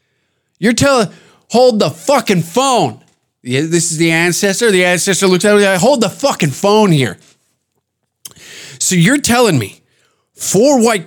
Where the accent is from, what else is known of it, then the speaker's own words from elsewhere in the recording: Canada; But as a Canadian, taking the outside perspective, looking, just zooming in and being like, well, as times have changed, haven't they?